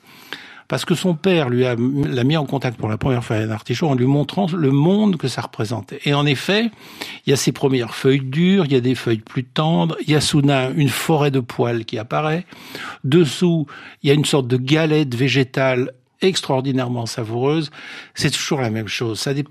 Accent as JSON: {"language": "French", "region": "Nouvelle-Aquitaine", "country": "France", "tie": "born or raised there", "said": "Oui, j'ai été élevé dans le Marais Poitevin, qui est une énorme mangrove tempérée, un marais d'estuaire, mais très vaste territoire."}